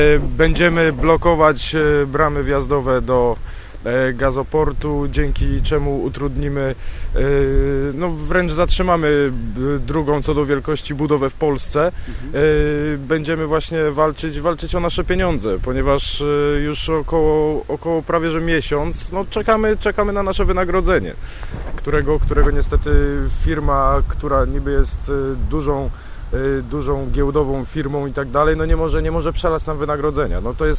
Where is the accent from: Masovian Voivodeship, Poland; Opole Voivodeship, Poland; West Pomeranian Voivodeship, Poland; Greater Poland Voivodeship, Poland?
West Pomeranian Voivodeship, Poland; Świnoujście; My akurat jesteśmy ze Świnoujścia